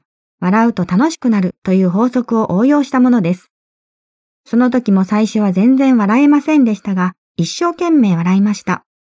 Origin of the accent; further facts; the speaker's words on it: Nagasaki, Japan; また私は長崎出身なので、